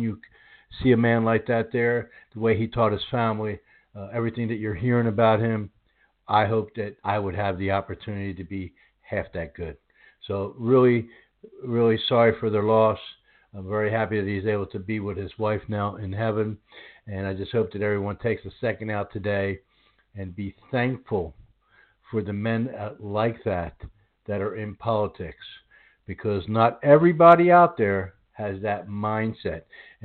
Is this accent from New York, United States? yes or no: no; Pennsylvania, United States; now in Houston, United States; Okay, well, I grew up a little bit on the other side of the mountain in Pennsylvania area, but I've been in Houston no